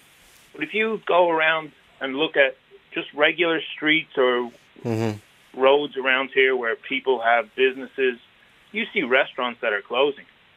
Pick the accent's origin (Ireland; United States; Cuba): Ireland; Dublin, Leinster; I'm originally from Dublin